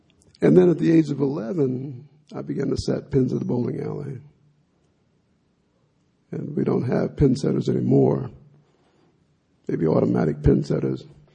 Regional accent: South Bend, Indiana, United States; And I grew up in South Bend, on the streets of South Bend, Indiana. I was a street kid in many ways.

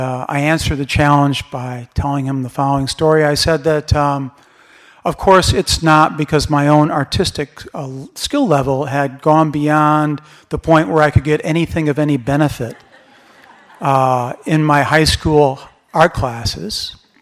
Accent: Grand Rapids, Michigan, United States; I grew up in Grand Rapids, Michigan.

